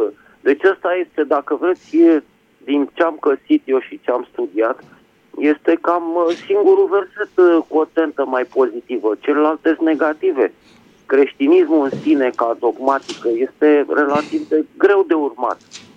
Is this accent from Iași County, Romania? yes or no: no; Bucharest, Romania; din București.